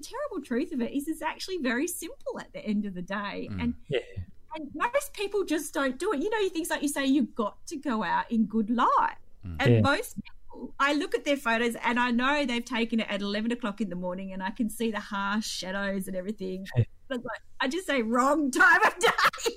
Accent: Donnybrook, Western Australia, Australia; I'm at home right now, the home I grew up in Donnybrook

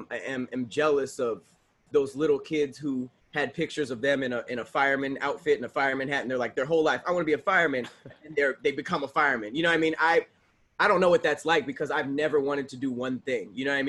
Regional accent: Los Angeles, California, United States; Thank you. I grew up in Los Angeles.

